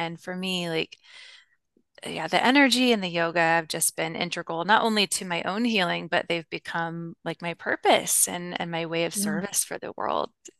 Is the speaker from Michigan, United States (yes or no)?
no; Kansas City, Missouri, United States; So I grew up here in Kansas City. I moved around a little bit when I was older, but it's the Bible Belt.